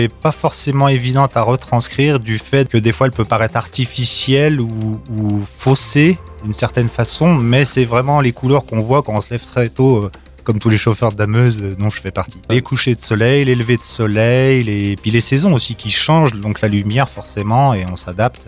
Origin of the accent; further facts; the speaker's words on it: Tignes, Auvergne-Rhône-Alpes, France; born there; je suis né à Tignes, comme tous mes ancêtres